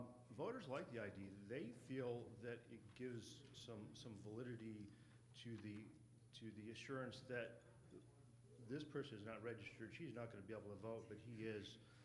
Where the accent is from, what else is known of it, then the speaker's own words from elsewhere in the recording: United States; from Huron County.